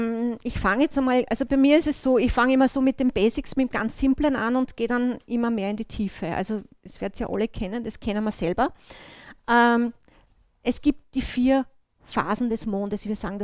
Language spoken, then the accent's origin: German; Linz, Upper Austria, Austria; now in Vienna, Austria; ich bin ursprünglich Linzerin und bin aber seit 1988 in Wien. Also deswegen habe ich auch von der Sprache her ein bisschen eine Mischung.